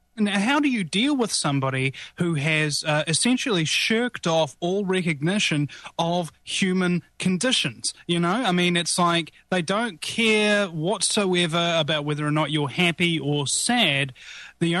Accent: New Zealand; Being a New Zealander, I mean, this might be an ironic thing to say

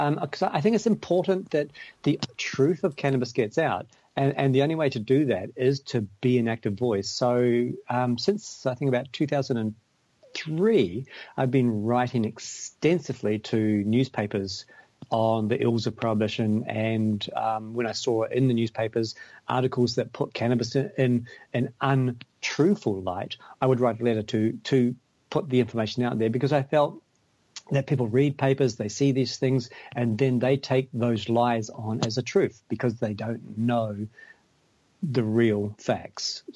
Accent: Australia; also born or lived in Picton, New Zealand; now in New Zealand; I was born in New Zealand in Picton. I spent 20 years of my early life in Australia and got a bit of a view of over there, but the calling for home came, and so I came back home.

